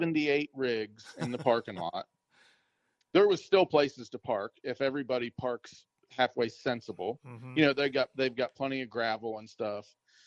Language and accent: English; Maryland, United States; now in Florida, United States; A lot of people say that, and maybe it's from growing up in Maryland, or I don't know what it is.